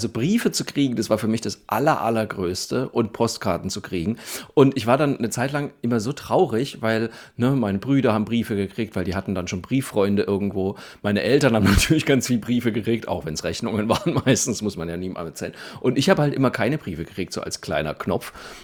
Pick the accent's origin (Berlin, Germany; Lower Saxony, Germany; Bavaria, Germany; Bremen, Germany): Bavaria, Germany; Also ich meine, ich komme ja aus der Provinz in Franken.